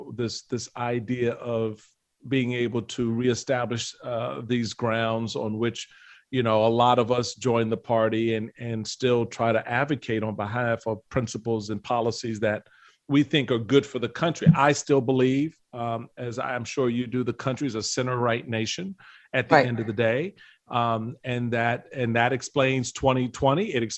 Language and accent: English; Washington, District of Columbia, United States; I joined the party when I was 17. I grew up in Washington, D.C.